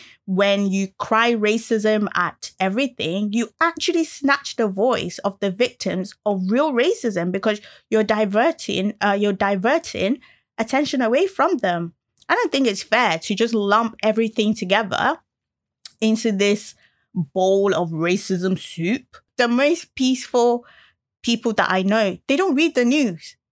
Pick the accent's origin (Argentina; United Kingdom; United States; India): United Kingdom; now in North West England, United Kingdom; The show is from my perspective as a British Nigerian millennial who is discovering life in the northwest of England.